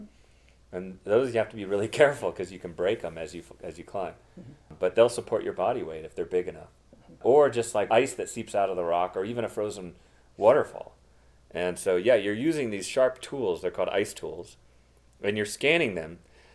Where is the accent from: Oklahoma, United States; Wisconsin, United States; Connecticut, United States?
Connecticut, United States; growing up in Connecticut in the 90s. Or actually 80s, late 80s